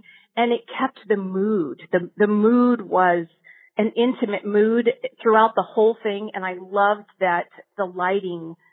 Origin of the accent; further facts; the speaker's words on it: Boston, Massachusetts, United States; born there; also born or lived in California; I was born in Boston.